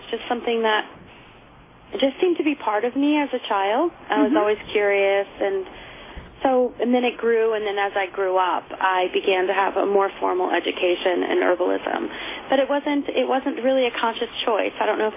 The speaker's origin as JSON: {"language": "English", "region": "New Hampshire", "country": "United States", "said": "I was from the White Mountains of New Hampshire."}